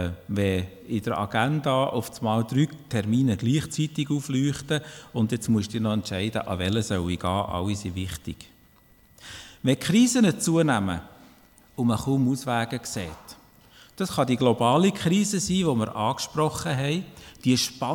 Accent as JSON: {"language": "German", "country": "Switzerland", "said": "Schliesslich sind wir Schweizer."}